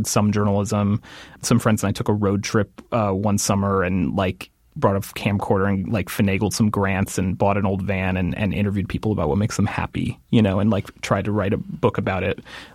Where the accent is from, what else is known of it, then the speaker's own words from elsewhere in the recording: Shelton, Connecticut, United States; I'm from Shelton, Connecticut.